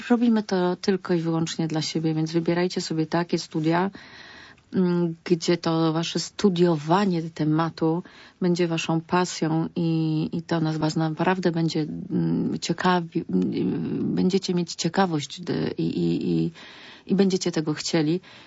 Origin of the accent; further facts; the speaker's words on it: Greater Poland Voivodeship, Poland; accent: Poznań; Że mówię po poznańsku, że nie umiem mówić, że zaciągam, że mam złą dykcję